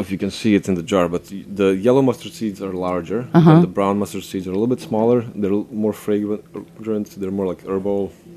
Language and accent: English; Slovenia; English is a second language; So I'm originally from Slovenia. Tiny country, center of Europe, so basically south of Austria, east of Italy, a lot of like Central European influences, so like Austrian, German food.